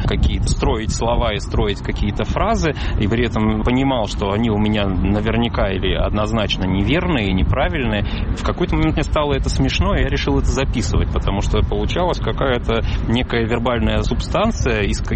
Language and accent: Russian; Uzbekistan; moved away; у меня это была не первая эмиграция, я из Узбекистана тоже уезжал